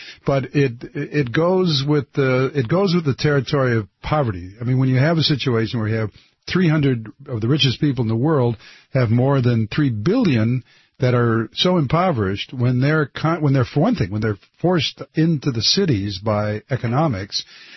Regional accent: Detroit, Michigan, United States; I was born and raised in Detroit as well. Born and raised hell in the Motor City, as I usually say.

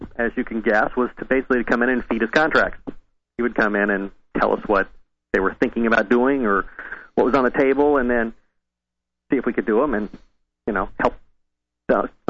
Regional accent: Illinois, United States; I grew up in Illinois, and in Illinois it was always Democrats were in trouble.

